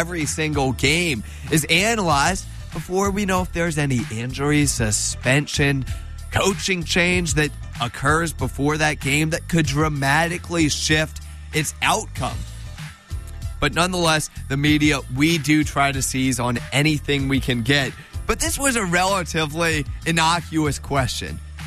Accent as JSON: {"language": "English", "town": "New Orleans", "region": "Louisiana", "country": "United States", "accent": "Southern", "said": "Everybody tells me I've got an accent, a southern accent. I'm from New Orleans. I don't totally hear it."}